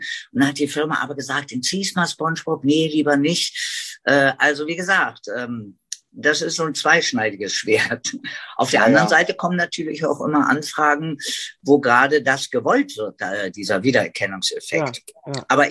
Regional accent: Berlin, Germany; also born or lived in Madrid, Spain; Und ich bin ja auch in Madrid geboren und bin dann aber als Baby mit der Mama, die ja Deutsche war, wieder zurück nach Deutschland, nach Berlin gekommen und dann hier in Berlin aufgewachsen, wie man sagt. Aber habe halt die spanischen Wurzeln durch den Papa.

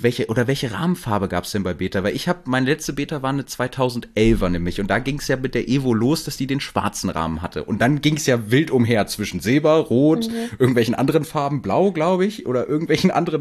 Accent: Hanover, Lower Saxony, Germany; ich komme ja aus Hannover und bei uns im Norden

